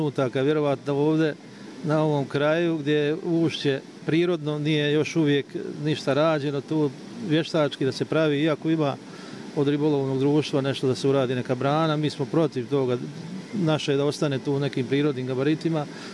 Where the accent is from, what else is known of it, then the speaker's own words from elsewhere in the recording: Blatnica, Republika Srpska, Bosnia & Herzegovina; rođen sam ovdje u Blatnici, živim tu, sada sam trenutno u penziji